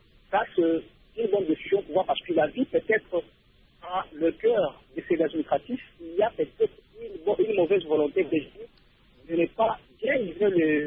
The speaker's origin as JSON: {"language": "French", "country": "DR Congo", "said": "ici chez nous, en RDC"}